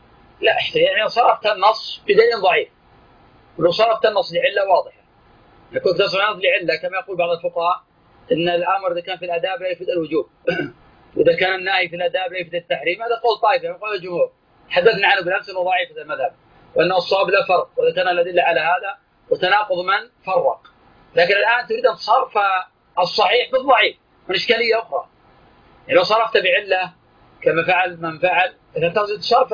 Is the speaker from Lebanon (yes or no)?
no; Najd, Saudi Arabia; لأن الكنف تسمى عندنا في نجد قديما يسمونه الكنيف البرج، كان عندنا في نجد يسمونه الكنيف البرج